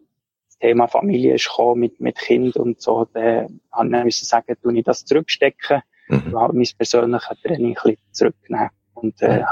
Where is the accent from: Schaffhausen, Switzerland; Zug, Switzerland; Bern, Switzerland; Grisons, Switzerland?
Bern, Switzerland; accent: Bernese; now in Zurich, Switzerland; Ja, ich bin ursprünglich von Bern, was man hört vom Dialekt her, obwohl ich jetzt schon 10 Jahre in Zürich wohne.